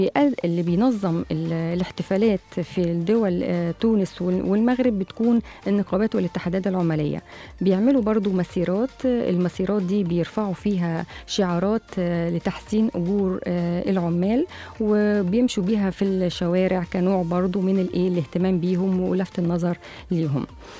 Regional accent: Egypt; وهو مهم عندهم يعني من الأعياد المهمة، وهو مهم. أيوة. عندنا في مصر برضو.

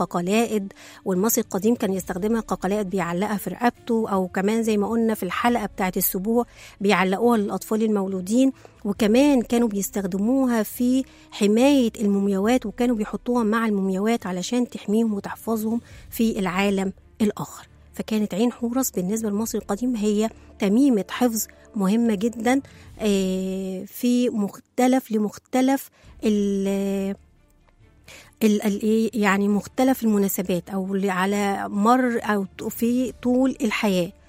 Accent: Egypt; وإحنا كمصريين كبجيناتنا بنؤمن أو بنعتقد قوي في موضوع الحسد

